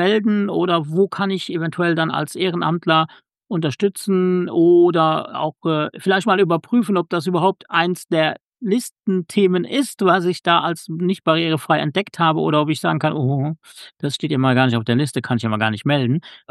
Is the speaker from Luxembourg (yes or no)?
yes; Luxembourg; Also in meinem Nachbarland Luxemburg, wo ich herkomme